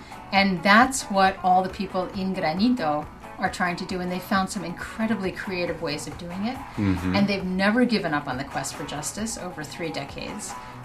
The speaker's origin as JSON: {"language": "English", "region": "Pennsylvania", "country": "United States", "said": "in the United States, coal mining country."}